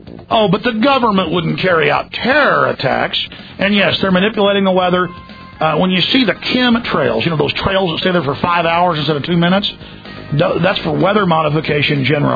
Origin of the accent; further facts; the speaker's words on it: United States; Folks, I'm an American.